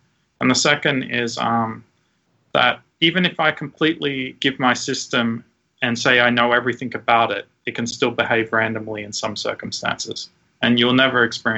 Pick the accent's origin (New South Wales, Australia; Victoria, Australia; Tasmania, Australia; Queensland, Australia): Queensland, Australia; Brisbane; moved away as an adult; now in United States; I grew up in Australia, in Brisbane.